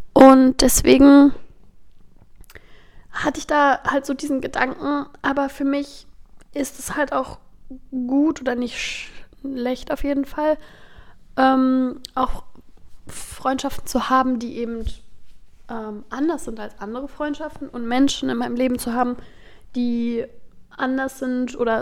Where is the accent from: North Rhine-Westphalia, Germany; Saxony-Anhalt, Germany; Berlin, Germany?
Saxony-Anhalt, Germany; Magdeburg; now in Hamburg, Germany; jetzt, wo ich eine Weile in Hamburg wohne und ein, zwei Mal Leuten gesagt habe, wo ich herkomme, nämlich aus dem Osten, wussten voll viele Leute entweder nicht, wo Magdeburg liegt, obwohl Magdeburg die Landeshauptstadt von Sachsen-Anhalt ist